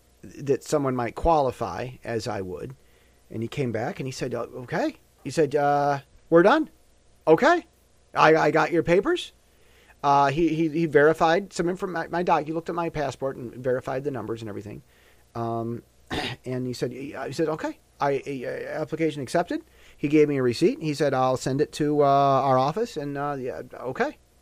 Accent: United States; I feel now that I'm more American than I ever have been, and I only love America more.

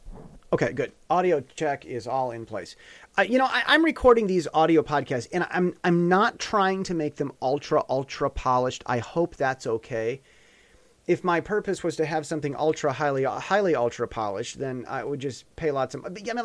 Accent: United States; I'm an American first, and I always will be.

